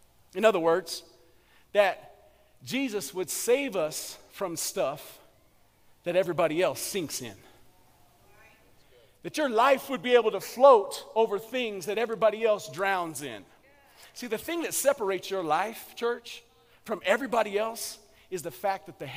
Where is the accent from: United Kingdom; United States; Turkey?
United States; Colorado; I grew up in Colorado, and in Colorado, my grandfather had a garden and an orchard in the backyard.